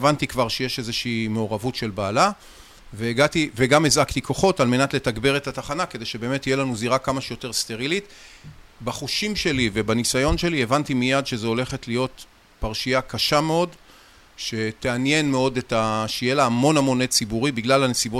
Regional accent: Ashdod, Southern District, Israel; אני גדלתי בעיר אשדוד, וחוויתי המון המון אלימות שהייתה כמעט בכל מקום.

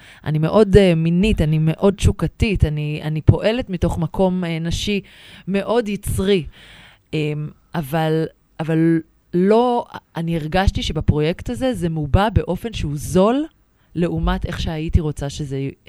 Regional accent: Rehovot, Central District, Israel; אני מגיעה מרחובות.

